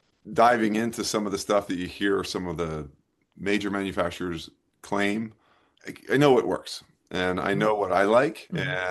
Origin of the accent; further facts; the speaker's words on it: Westfield, United States; We both are born and raised in Westfield, which is a neighboring town to where our business is.